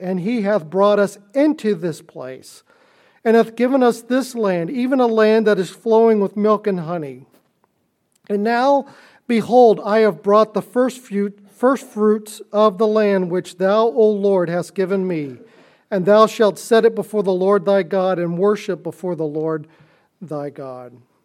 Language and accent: English; Illinois, United States; born there; also born or lived in Miami, Florida; Not that I was born in Illinois, not that I lived most of my life down in Miami, Florida, and moved.